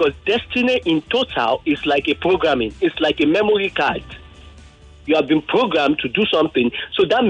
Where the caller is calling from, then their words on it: Lekki, Lagos, Nigeria; I'm from Lekki.